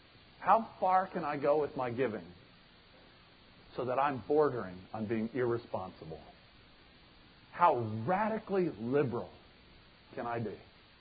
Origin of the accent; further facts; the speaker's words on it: United States; It's not my primary identity is not that I'm an American. It's not that I'm white. It's not that I'm upper middle class.